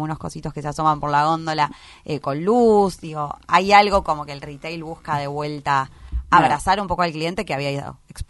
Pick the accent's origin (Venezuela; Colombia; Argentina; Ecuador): Argentina; Patagonia; yo soy de la Patagonia